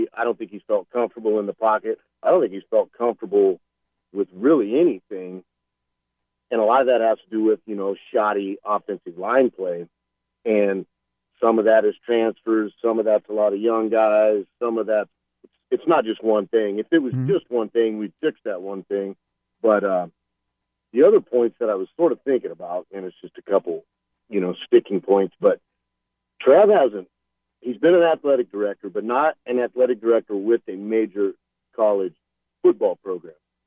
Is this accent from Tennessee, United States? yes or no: no; Nebraska, United States; I grew up in Western Nebraska, representing the 308 Braves fan from way back.